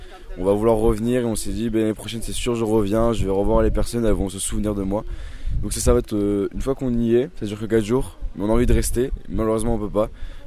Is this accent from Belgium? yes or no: no; Pau, Nouvelle-Aquitaine, France; 18 ans. Moi, comme Joseph, je suis de Pau. Parce que moi, là, je suis à Tarbes, parce que je suis en STAPS, c'est une fac de sport.